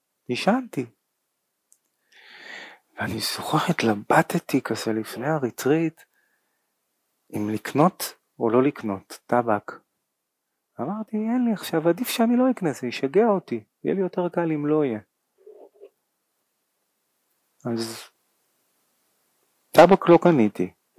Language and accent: Hebrew; Holon, Tel Aviv District, Israel; מחולון, זאת אומרת, יש לי את הקטע הזה